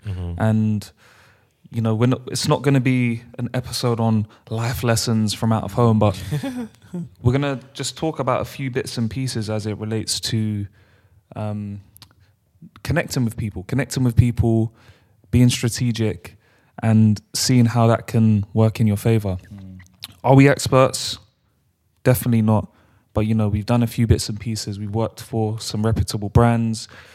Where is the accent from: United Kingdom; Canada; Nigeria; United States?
United Kingdom; London; Like, we're from London, bro.